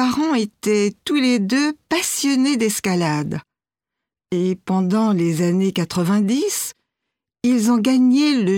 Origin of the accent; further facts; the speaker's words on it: France; born there; Je suis française et américaine. Je suis née en France. Ma mère est américaine et mon père français. J'ai de la chance car j'ai la double nationalité.